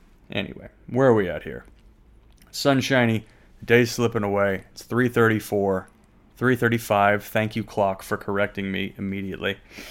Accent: United States; I'm going to wear it because I am an American. And I'm proud to be.

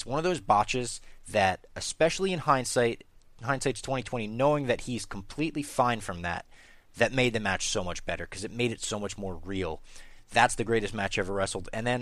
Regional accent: New Jersey, United States; That being said, I'm from New Jersey, and we have the Jersey Devil there. That's our version of Bigfoot.

